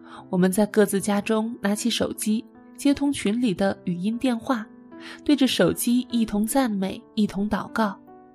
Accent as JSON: {"language": "Chinese", "town": "Wuhan", "region": "Hubei", "country": "China", "said": "尽管有了上次非典的教训，我们武汉人还是不信邪，这既是我们的倔强，也是我们的悖逆。"}